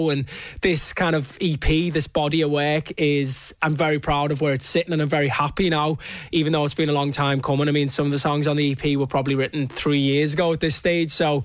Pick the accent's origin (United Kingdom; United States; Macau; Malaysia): United Kingdom; North West England; accent: Scouse; Probably my Scouse accent, to be honest.